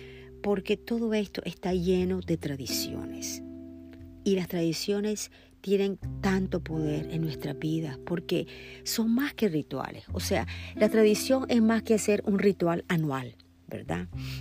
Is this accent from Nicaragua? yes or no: yes; Nicaragua; siendo yo nicaragüense, el relleno nica es deliciosísimo